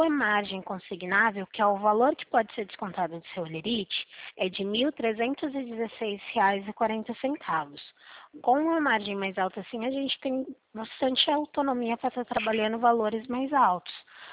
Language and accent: Portuguese; Limeira, São Paulo, Brazil; Eu sou do município de Limeira, no estado de São Paulo.